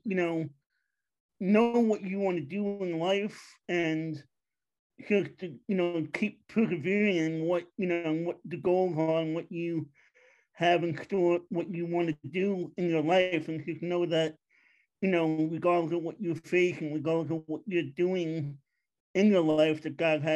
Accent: New York, United States; now in Pennsylvania, United States; I'm originally from New York. I moved to Pennsylvania in November of 2020.

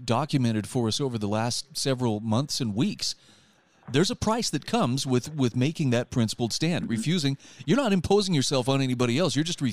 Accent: Utah, United States; I learned that in my home state of Utah, the health department is sending out, I don't know what to call them, inspectors, spies, compliance enforcers.

